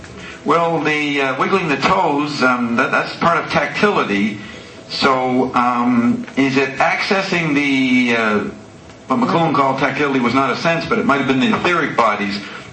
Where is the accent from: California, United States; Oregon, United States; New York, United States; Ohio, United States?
New York, United States; I'm from New York, so I have these images in me.